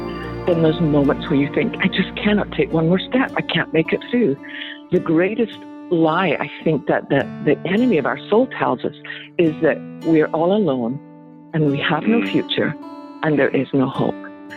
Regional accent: Scotland, United Kingdom; now in United States; people can probably tell a few words to any opening sentence that I didn't start in Texas. I'm from Scotland. I was born in Scotland.

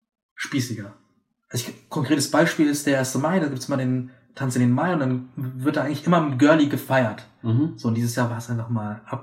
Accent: Berlin, Germany; sogar Randbezirke wie Tempelhof, wo ich aufgewachsen bin, also Mariendorf

